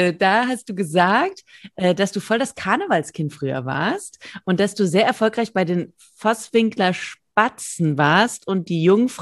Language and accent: German; North Rhine-Westphalia, Germany; ich komme aus der Nähe von Bielefeld